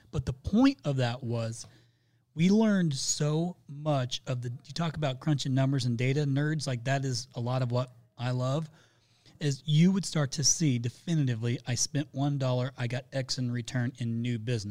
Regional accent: Indiana, United States; I'm from Indiana. You heard me say I grew up on a farm. I'm from the country, okay?

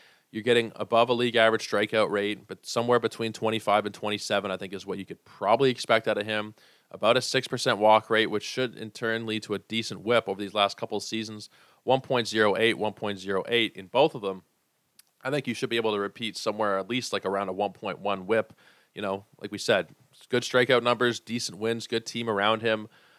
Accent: Toronto, Ontario, Canada; But I am from Toronto. I'm a little bit of a homer

